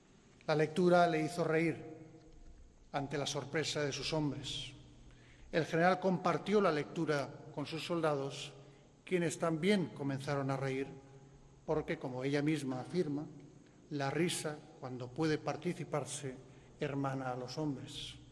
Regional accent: Spain; pienso, como español, que siento más viva, más intensa y más completa la riqueza

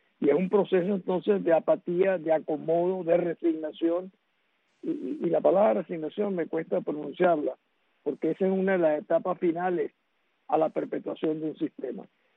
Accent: Venezuela; Nosotros tenemos que pensar que los que estamos detrás de nosotros mismos somos los venezolanos.

